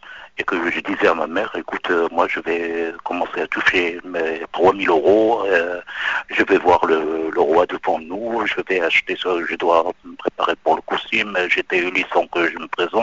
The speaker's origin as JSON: {"language": "French", "country": "Morocco", "said": "Voilà, moi, je suis un Marocain."}